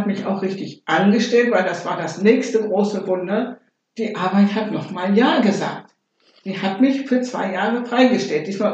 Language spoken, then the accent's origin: German; Hamburg, Germany; sie ist mit mir nach Hamburg, wo ich herkomme